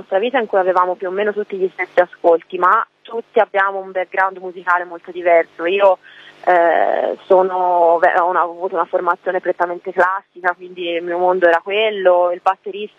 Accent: Tuscany, Italy; accent: Tuscan; anche se sto cercando di sforzarmi di non aspirare tutte le sci, però siamo toscani e viviamo in Val d'Arno, che è una zona tra Arezzo e Firenze, quindi molto vicino al Chianti, un posto molto bello

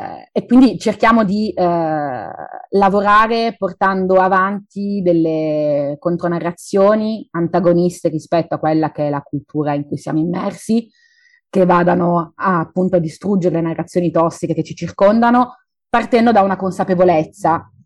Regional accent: Turin, Piedmont, Italy; Noi tre soci fondatori siamo torinesi

